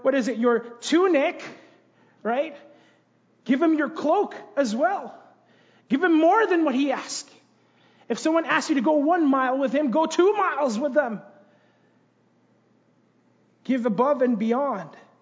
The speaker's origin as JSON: {"language": "English", "country": "Philippines", "said": "we went back to my home country, the Philippines."}